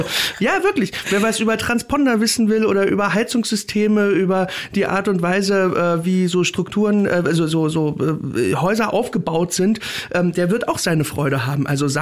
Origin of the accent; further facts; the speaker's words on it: Berlin, Germany; ich bin da geboren, ich lebe da mein Leben lang, ich war auch mal im Friedrichshain, da wo es richtig cool ist, das habe ich dann aber auch nur 2 Jahre ausgehalten